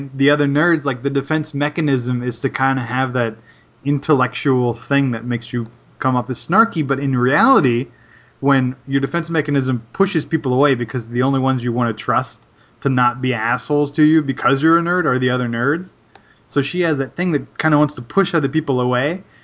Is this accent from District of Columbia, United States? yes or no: no; California, United States; we're all that sort of, I don't know, that like airiness to us because we're from California.